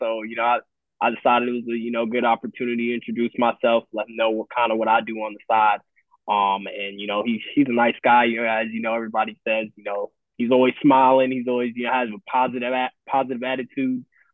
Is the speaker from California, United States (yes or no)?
no; Daytona Beach, Florida, United States; If you don't know, I'm from Daytona Beach, Florida. He's from the land. We went to the same high school.